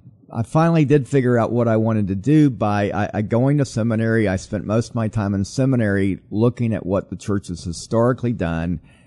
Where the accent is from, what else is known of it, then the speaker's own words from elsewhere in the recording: Atlanta, Georgia, United States; I grew up in Atlanta, and my whole life growing up, when the door was opened, my family was there